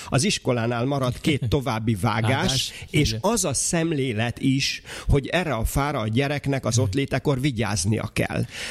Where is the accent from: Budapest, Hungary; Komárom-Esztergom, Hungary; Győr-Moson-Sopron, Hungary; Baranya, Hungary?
Komárom-Esztergom, Hungary; én Ács mellől származom